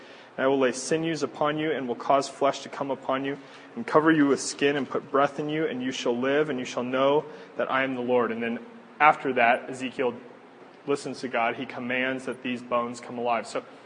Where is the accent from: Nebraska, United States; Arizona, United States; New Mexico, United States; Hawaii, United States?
Nebraska, United States; I've seen lots of those because I'm from Nebraska.